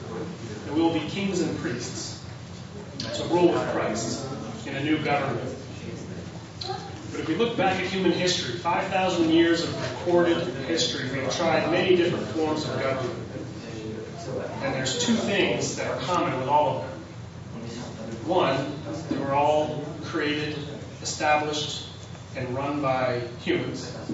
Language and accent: English; United States; You know, looking at my home country, the USA, it's easy to tell which stage it's in.